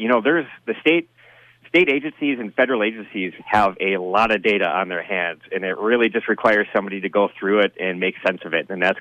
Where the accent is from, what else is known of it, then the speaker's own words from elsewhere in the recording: Hancock, Minnesota, United States; also born or lived in St. Paul; now in New London, United States; I grew up in Hancock, Minnesota, which is down by Morris, Alexandria, Stevens County area. And I grew up there.